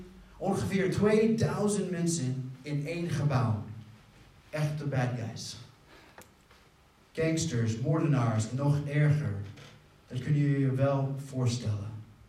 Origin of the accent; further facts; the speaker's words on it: Texas, United States; Dutch is a second language; ik kom niet uit Nederland. Je hoort het zo. Ik kom uit Texas.